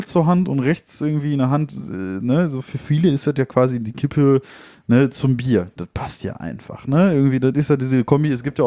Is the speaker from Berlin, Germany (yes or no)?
no; North Rhine-Westphalia, Germany; Ich sag mal, wir sind ja aus dem Ruhrgebiet, da reicht irgendwie der Blick.